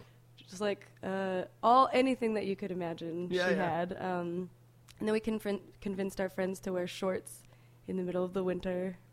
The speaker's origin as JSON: {"language": "English", "town": "Butte", "region": "Montana", "country": "United States", "tie": "born there", "lives_now": "Seattle, United States", "said": "For, like, 10 years, but I was born in Montana"}